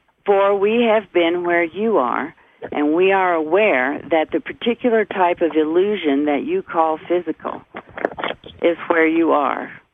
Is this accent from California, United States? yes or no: no; Flagstaff, Arizona, United States; from Flagstaff, Arizona.